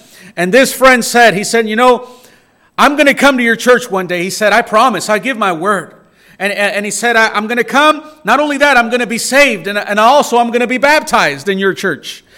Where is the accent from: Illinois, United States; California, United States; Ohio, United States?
Illinois, United States; Chicago; Growing up in Chicagoland area, in inner city, Hispanic neighborhood, you know, there's a lot of young people in gangs and street gangs and addictions